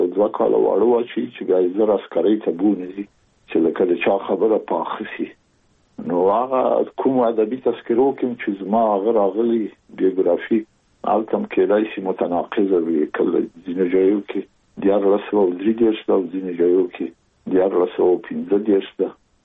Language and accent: Pashto; Kabul, Afghanistan; زه زېږېدلی په کابل کې یم، د کابل په چارګي کې ګزارګاه پله ته ورڅېرمه، او کلی د شکلا خان کلا. هلته زه زېږېدلی یم